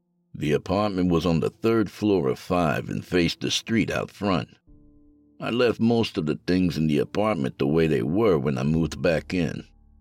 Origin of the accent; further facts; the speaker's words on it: Bronx, New York, United States; I grew up in the South Bronx in one of those old five-story apartment buildings right off Lafayette Avenue.